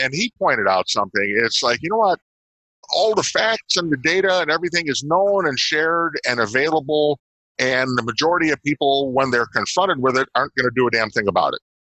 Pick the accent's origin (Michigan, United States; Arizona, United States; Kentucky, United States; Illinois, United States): Illinois, United States; Chicago; And another thing, I'm from Chicago.